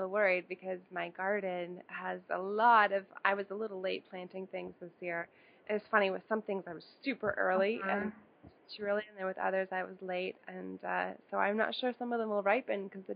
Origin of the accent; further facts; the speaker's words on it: Ontario, Canada; Yes, I'm from Ontario, and I live in a region called Muskoka, which is. It's a largely seasonal community, but I live here full time.